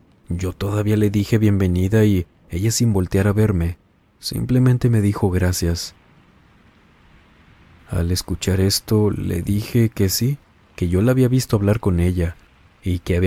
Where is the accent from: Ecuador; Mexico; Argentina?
Mexico; Celaya, Guanajuato; en una universidad particular de mi ciudad natal, Celaya, Guanajuato, México.